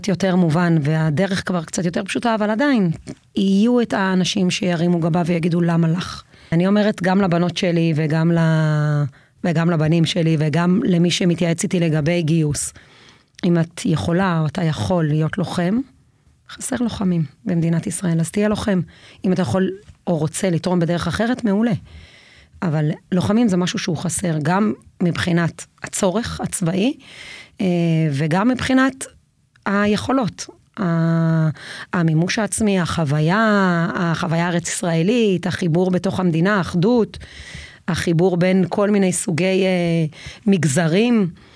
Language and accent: Hebrew; Beit El, West Bank, Palestine; גדלתי בבית אל, אבא שלי היה צנחן, זה היה משהו שהוא מאוד ככה, אהבת הארץ ולוחמה